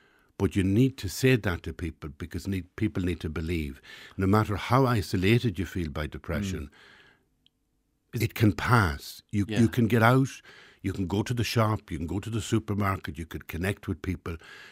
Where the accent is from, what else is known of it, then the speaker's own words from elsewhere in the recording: Ireland; You know, we do that as Irish as well. We think we're absolutely wonderful at everything, yeah.